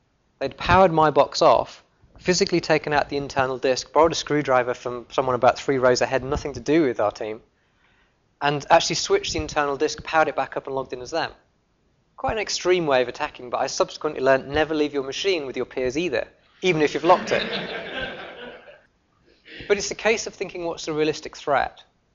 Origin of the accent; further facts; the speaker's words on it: Yorkshire and the Humber, United Kingdom; I'm a Yorkshireman, you probably wouldn't guess by my accent